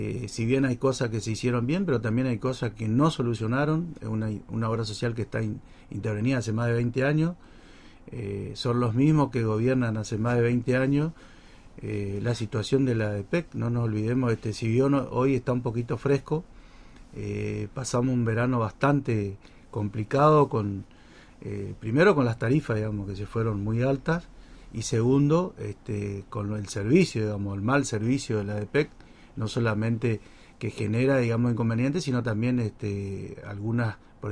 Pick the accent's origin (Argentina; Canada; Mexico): Argentina; Santo Tomé; tuve la suerte, digamos, de ser intendente de Santo Tomé, de mi pueblo.